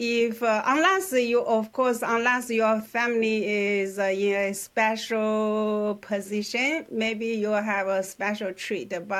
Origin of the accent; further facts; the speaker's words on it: South China, China; because my family was from a little country from the south of China, I was stopped from going to school pursuing my education at all after I had 5 years of elementary school education.